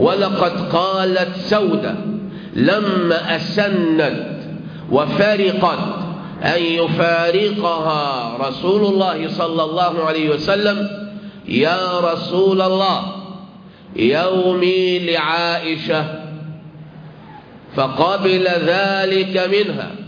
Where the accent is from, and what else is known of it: Egypt